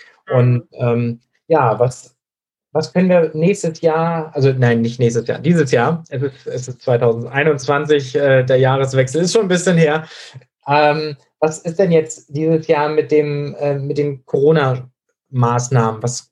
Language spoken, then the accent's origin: German; Schleswig-Holstein, Germany; Das ist in Schleswig-Holstein, wo ich herkomme, natürlich auch so gewesen.